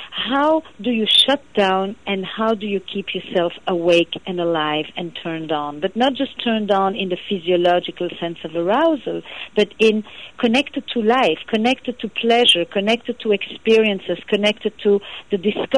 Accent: Antwerp, Flanders, Belgium; I grew up in Antwerp in Belgium, and it was an entire community of Holocaust survivors.

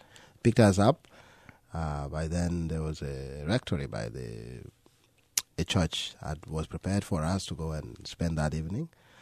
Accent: Philadelphia, Pennsylvania, United States; So when I grew up here in Philadelphia, I went to Chestnut Hill

